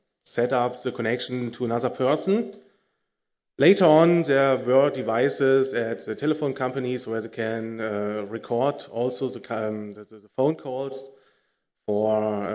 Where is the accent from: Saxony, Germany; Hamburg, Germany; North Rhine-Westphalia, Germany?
North Rhine-Westphalia, Germany; Cologne; English is a second language; So I'm from Cologne.